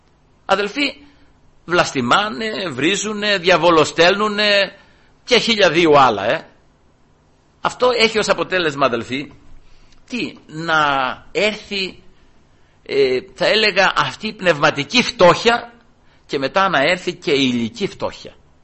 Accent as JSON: {"language": "Greek", "country": "Greece", "tie": "born there", "said": "Τώρα έτυχε, γεννηθήκαμε στην Ελλάδα"}